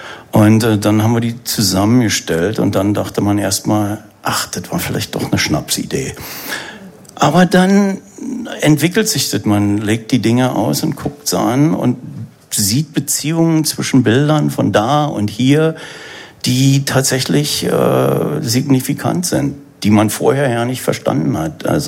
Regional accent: Berlin, Germany; accent: Berlin; aber als Berliner, wie man ja auch klar hören kann, da helfen keine Pillen. Da muss ich natürlich immer wieder herkommen und bin in der Zwischenzeit immer wieder hier gewesen.

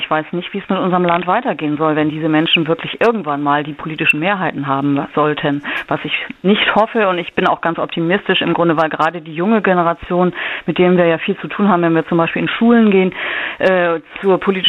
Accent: Hamburg, Germany; moved away as an adult; now in Jamel, Germany; Wir sind in Hamburg aufgewachsen und haben unser halbes Leben dort verbracht in der Großstadt

